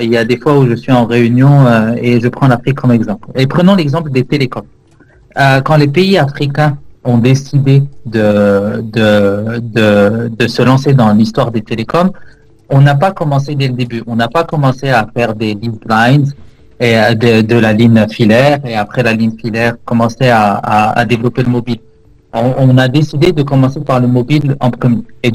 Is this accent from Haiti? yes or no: no; Morocco; moi je suis marocain d'origine